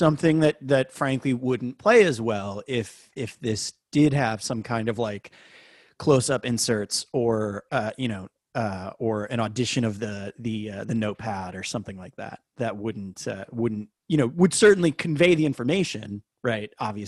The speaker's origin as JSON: {"language": "English", "country": "United States", "said": "specifically as an American"}